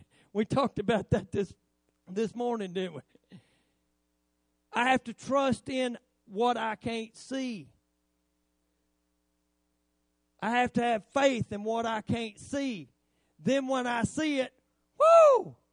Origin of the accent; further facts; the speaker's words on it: Chestnut Mountain, United States; I'm from Chestnut Mountain, not Brokeback Mountain.